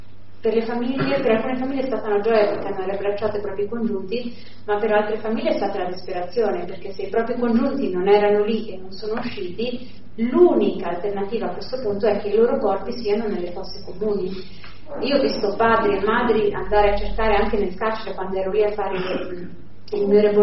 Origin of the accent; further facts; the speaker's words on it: Ancona, Marche, Italy; born there; per fortuna io sono nata in Ancona